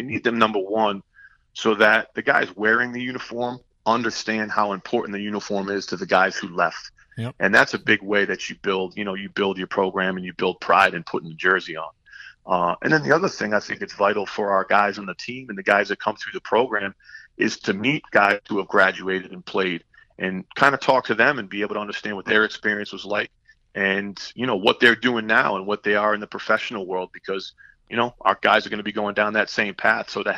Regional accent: Worcester, Massachusetts, United States; in Worcester, Mass. It's my hometown.

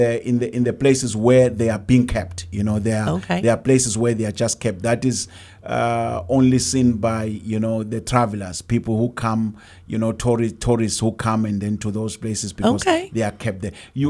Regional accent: Gauteng, South Africa; now in Johannesburg, South Africa; I am from South Africa. South Africa is the southern part of Africa.

